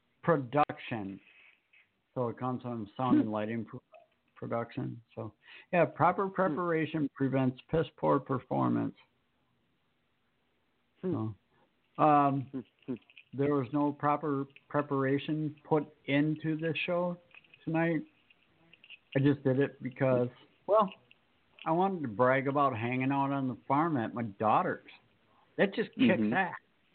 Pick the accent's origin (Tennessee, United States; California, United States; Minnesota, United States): Minnesota, United States; For those that don't realize we're from Minnesota, you know, if you can't figure out that it's Central Time